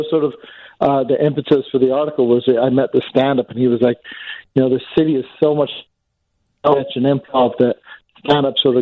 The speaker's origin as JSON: {"language": "English", "country": "Australia", "tie": "born there", "said": "I was born in Australia, and I don't know what happened."}